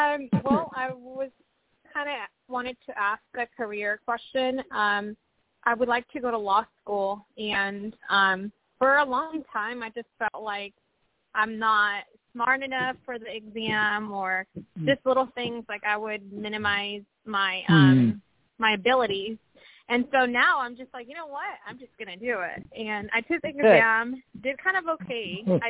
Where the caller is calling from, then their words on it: Washington, United States; I'm more like in central Washington.